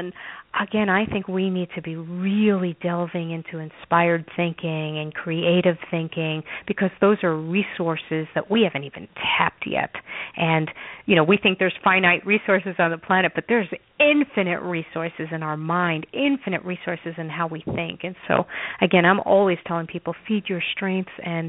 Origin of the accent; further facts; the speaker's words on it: New York City, New York, United States; now in Denver, United States; I'm from New York City originally, and I live in Denver now and love it out here.